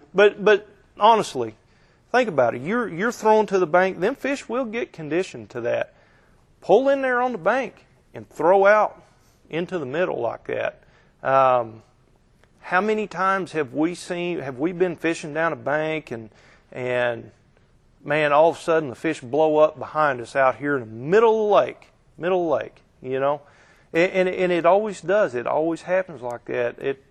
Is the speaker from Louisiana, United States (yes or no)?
no; Missouri, United States; I grew up on the southern end. I grew up in Long Creek Arm on Table Rock.